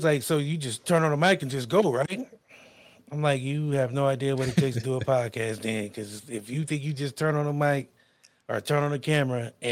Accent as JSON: {"language": "English", "town": "Akron", "region": "Ohio", "country": "United States", "tie": "born or raised there", "said": "You know, I grew up in Akron, Ohio."}